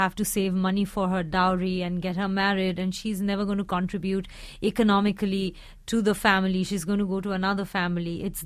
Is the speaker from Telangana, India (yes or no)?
no; Delhi, India; No, but I live in Delhi. Yes, my parents live in Delhi and I grew up partly in Delhi.